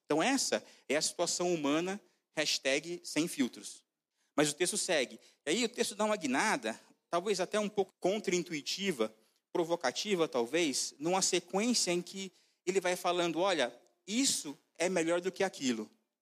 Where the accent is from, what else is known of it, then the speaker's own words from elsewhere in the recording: São Paulo, Brazil; eu cresci na Zona Sul de São Paulo, na extrema Zona Sul, para ser mais exato, e ali as pessoas eram bastante pobres, ainda são